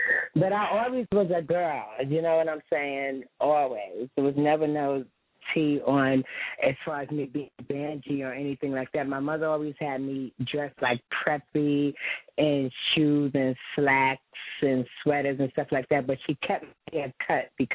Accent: Harlem, New York, United States; also born or lived in Bronx; Well, I was born and raised in Harlem. Then I moved to the Bronx.

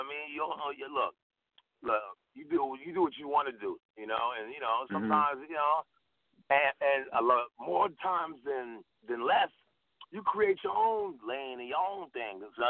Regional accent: New York, United States; Yeah, he's from Philly. I'm from New York.

